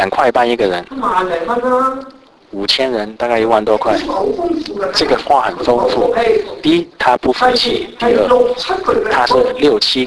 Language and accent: Chinese; Malaysia; also born or lived in Hong Kong; 我在马来西亚出生长大，去了香港念神学